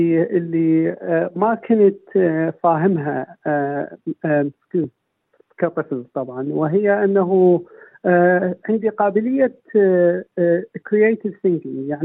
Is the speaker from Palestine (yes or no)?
no; Pakistan; also born or lived in Iran; فصارت ولادتي في ايران، وبعد ذلك اهلي هاجروا الى باكستان. وفي باكستان حقيقة تبدأ ذكريات الطفولة، يعني انا ما اذكر لا العراق ولا ايران. وبعد باكستان طلبنا إلى الهجرة، وصار النصيب أنه نجي إلى أستراليا.